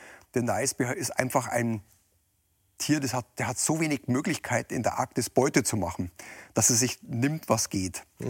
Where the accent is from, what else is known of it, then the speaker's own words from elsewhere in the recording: Bavaria, Germany; Ja, was meine Heimat ist.